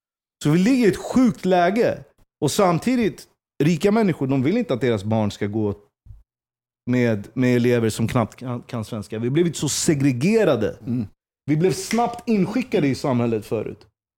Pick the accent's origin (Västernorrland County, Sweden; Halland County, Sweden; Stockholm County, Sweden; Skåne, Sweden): Stockholm County, Sweden; Stockholm; När vi växte upp i Jakan, Hässelby, du vet så här, det var ändå så här, vi var blandade, det fanns en mångfald